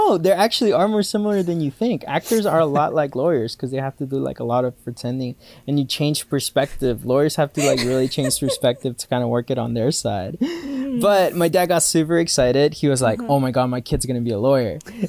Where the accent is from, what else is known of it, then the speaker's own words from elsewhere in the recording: Guatemala; English is a second language; moved away; Like, I didn't speak much English. I used to fail English, actually. In Guatemala, I had English classes, and it used to be my worst course.